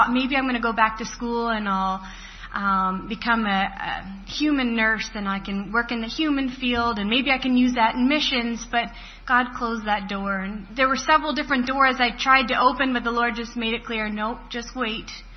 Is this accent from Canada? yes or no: yes; Nova Scotia, Canada; also born or lived in Newfoundland; I am not from around here. I was born in Newfoundland, Canada, and I was raised in Nova Scotia.